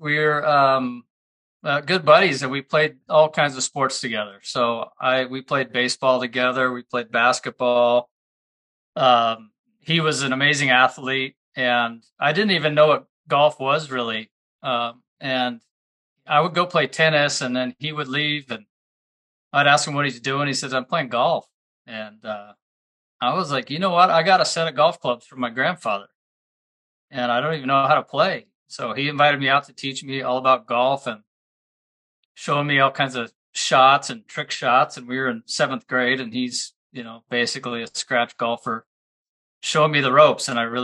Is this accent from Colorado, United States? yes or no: no; Oregon, United States; because I actually spent most of my youth in Oregon. And at the time, Coors was not sold in Oregon because of pasteurization laws.